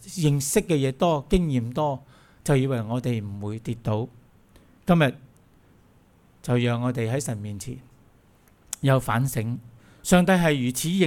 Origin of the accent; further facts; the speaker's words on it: Guangdong, China; 我们广东人叫这些做什么？临尾香。